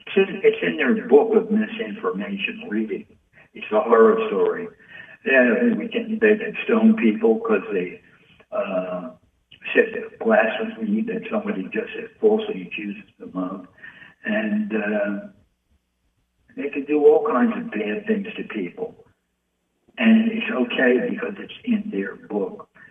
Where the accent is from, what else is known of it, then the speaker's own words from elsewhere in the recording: New York, United States; I'm a New Yorker, they're New Yorkers.